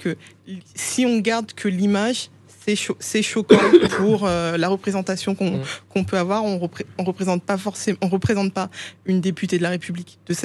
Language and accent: French; Haiti; born there; Je suis née à Haïti.